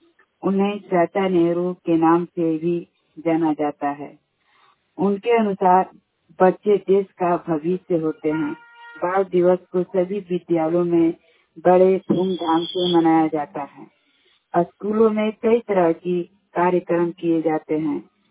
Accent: Belaon, Bihar, India; ग्राम बेलाव जिला कैमूर भोबा का निवासी हूँ।

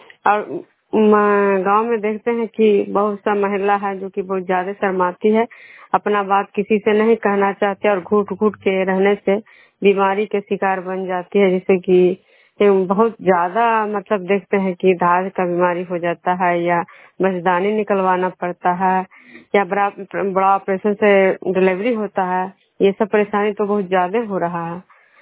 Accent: Vishnupur, Bihar, India; विष्णुपुर ग्राम खजरा पंचायत नालंदा जिला नैनोसा प्रखंड के निवासी हूँ।

